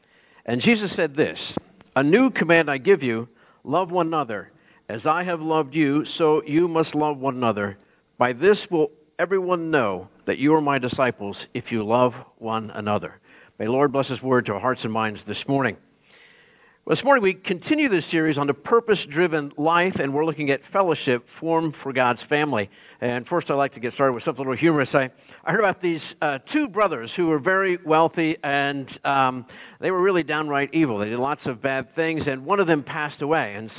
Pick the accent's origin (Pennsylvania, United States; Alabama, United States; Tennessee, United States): Pennsylvania, United States; Pittsburgh; I grew up in the Pittsburgh area, and we were all Steelers fans.